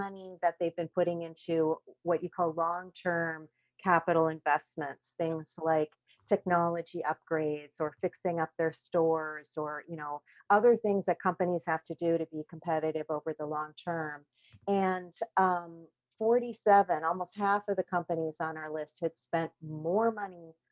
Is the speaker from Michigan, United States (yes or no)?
no; Minnesota, United States; I'm originally from Minnesota, so sort of next door to Wisconsin. And I've always found that when I go home to the rural community where I grew up